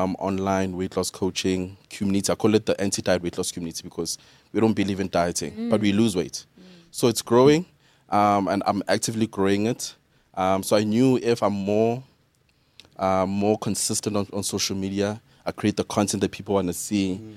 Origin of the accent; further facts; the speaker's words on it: Soweto, Gauteng, South Africa; So, second born out of two other brothers, from Soweto, Midlands.